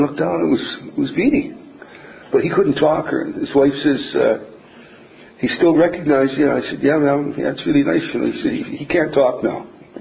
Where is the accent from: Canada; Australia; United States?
Canada; Winnipeg, Manitoba; born there; I was born in Winnipeg.